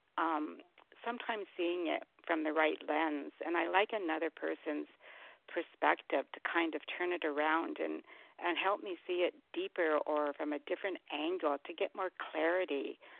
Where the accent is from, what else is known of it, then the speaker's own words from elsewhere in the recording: Ontario, Canada; and I'm from Ontario, Canada.